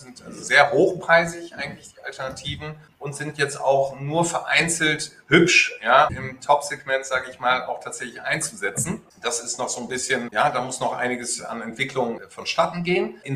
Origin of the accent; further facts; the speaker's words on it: Netherlands; German is a second language; Ich bin ja Holländer, man hört es mir nur nicht mehr an.